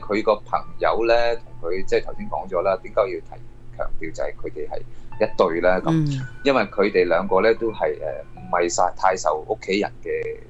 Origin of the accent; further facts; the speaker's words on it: Guangdong, China; 我唔知道我哋广东人咧，尤其是咧就好兴就拜到满天神佛嘅